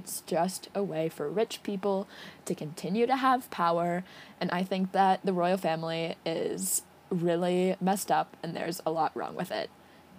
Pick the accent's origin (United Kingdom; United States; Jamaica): United States; I obviously I can't say too much or like I'm an American, and, like, we've done that too